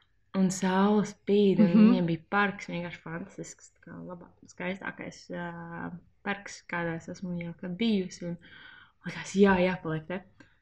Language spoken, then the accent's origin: Latvian; Jelgava, Zemgale, Latvia; es esmu no Jelgavas, un mēs gribējām stopēt uz Rīgu